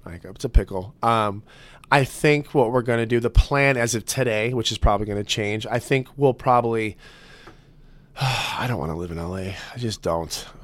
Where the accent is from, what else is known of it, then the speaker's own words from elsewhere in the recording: Midwest, United States; I'm from the Midwest. We're not elaborate.